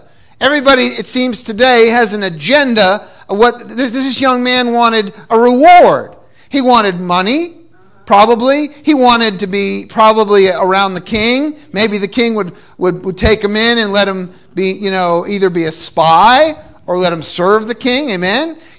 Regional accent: Boston, Massachusetts, United States; accent: Boston; I can say it in my Boston accent.

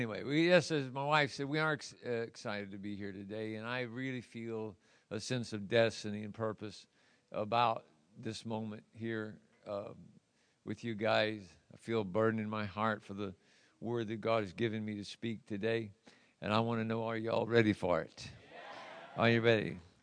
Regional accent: St. Louis, Missouri, United States; I was raised in St. Louis, Missouri.

